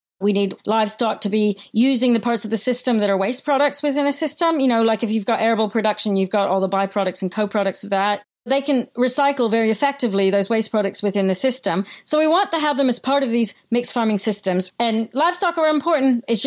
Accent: United States; moved away as an adult; now in England, United Kingdom; I came from America and my family were farmers from India, you know, in the previous generation before my parents, and my mother's family was farming in Iowa. But I moved here to England

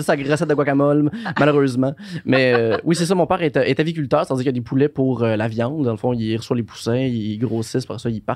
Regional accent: Sainte-Mélanie, Quebec, Canada; je suis né à Sainte-Mélanie. Ben, je suis né à l'hôpital de Joliette, mais je viens de Sainte-Mélanie. J'ai grandi là, mon père a sa ferme là aussi, qui est à côté de Saint-Jean-de-Mata

